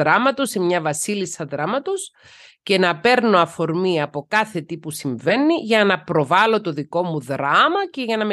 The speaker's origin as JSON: {"language": "Greek", "country": "Cyprus", "said": "είμαι Κύπρια πολίτης, δεν είμαι Ελληνίδα πολίτης. Έχω σπουδάσει στην Ελλάδα."}